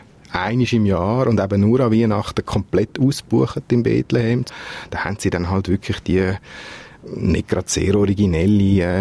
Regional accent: Switzerland; now in Israel; wir als eine Schweizer Familie, die in Israel leben

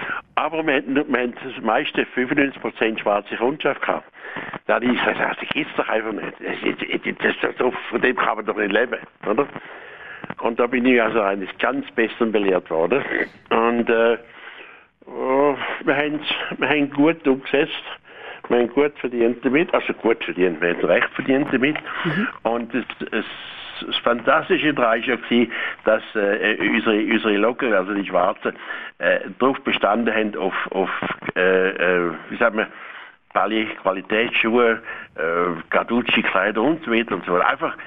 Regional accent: St. Gallen, Switzerland; also born or lived in Mozambique; Ja, ich bin aufgewachsen in St. Gallen, aber eigentlich bin ich geboren in Mosambik. Aber ich habe meine Jugend in St. Gallen verbracht, vom 7. Jahr an.

